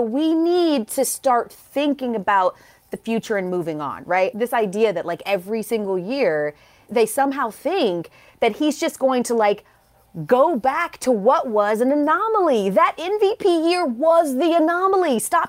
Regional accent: Atlanta, Georgia, United States; So I'm obviously a Broncos fan, but I'm from Atlanta, so I love Falcons fans.

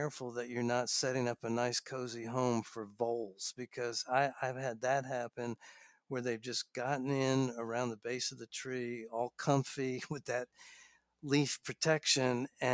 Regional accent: New York, United States; I mentioned when I grew up in New York, I would see that, that a lot of gardeners would, they would maintain their fig trees

